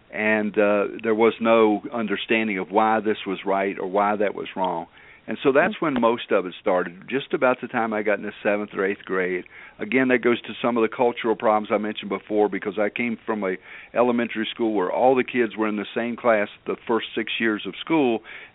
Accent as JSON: {"language": "English", "town": "Winchester", "region": "Virginia", "country": "United States", "tie": "born there", "said": "Well, I was born in Winchester, Virginia, and everything was pretty normal for, that time of period in the late 50s."}